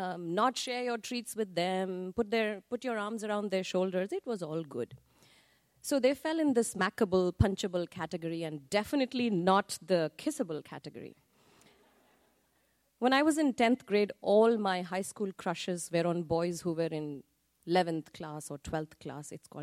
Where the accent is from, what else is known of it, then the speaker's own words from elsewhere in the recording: Delhi, India; When I was growing up in Delhi in the 70s, the general understanding amongst young girls were that boys who were younger than them were just younger brothers.